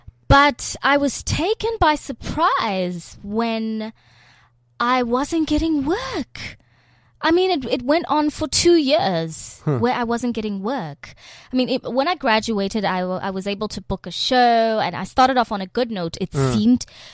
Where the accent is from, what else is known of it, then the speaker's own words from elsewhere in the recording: Gaborone, South-East District, Botswana; I'm from Gaborone, Botswana.